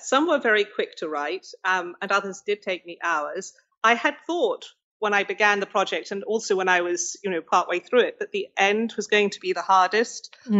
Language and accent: English; United Kingdom; I grew up in Britain and we specialized very early.